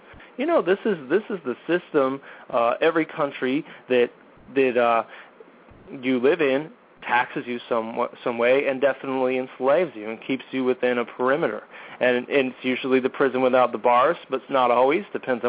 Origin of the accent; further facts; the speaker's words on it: United States; born there; You know, I was born in America, you know, but to me it's just a country.